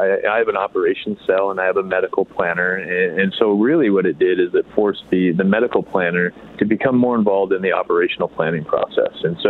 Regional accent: Tigard, Oregon, United States; I'm a native Oregonian. I grew up in Tigard, Oregon.

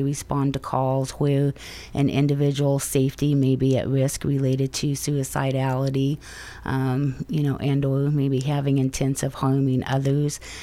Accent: Roseburg, Oregon, United States; born there; also born or lived in Southern California; When I relocated from Southern California back up to Roseburg, this is where I was born and where I had my children, I started working at the CMHP.

